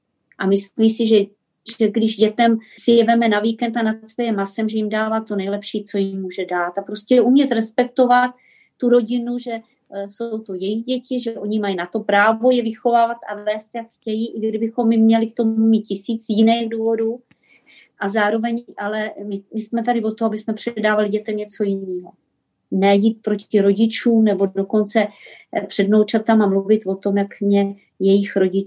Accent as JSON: {"language": "Czech", "town": "Trutnov", "region": "Hradec Králové Region", "country": "Czechia", "lives_now": "Pardubice, Czech Republic", "said": "My sami jsme oba dva z Trutnova a ukotvili jsme se v Pardubicích"}